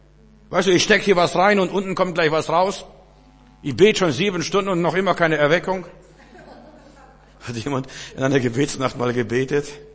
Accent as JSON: {"language": "German", "region": "Bavaria", "country": "Germany", "tie": "born or raised there", "said": "Wir sind in Bayern groß geworden"}